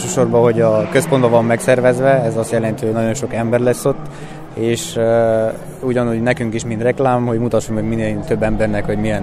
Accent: Brașov, Brașov County, Romania; Brassóból vagyunk.

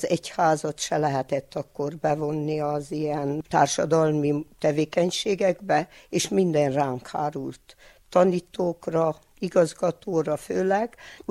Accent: Ciucsângeorgiu, Harghita, Romania; Én például Csíkdán falván születtem, és ott jártam, ott végeztem az elemiskolát, és utána Csíkszeredába képzőt.

